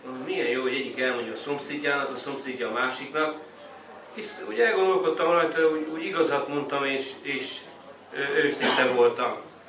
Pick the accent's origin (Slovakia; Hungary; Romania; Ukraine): Romania; Transylvania; Én ott nőttem fel, Erdély vagyok, és ott gyerekeskedtem ott a szomszéd falvakba, városokba